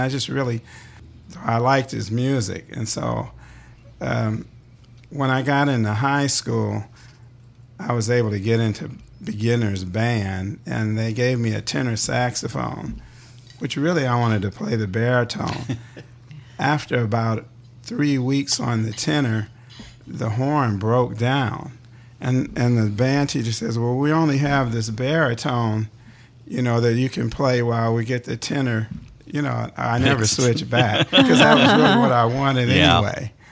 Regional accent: Gary, Indiana, United States; born there; But I was born in Gary, Indiana, where I still live.

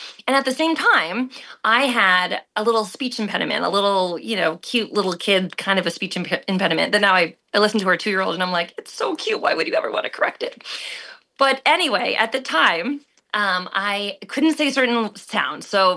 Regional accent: Massachusetts, United States; I was from Massachusetts, and I was lucky to grow up going to the NEC New England Conservatory Prep Program.

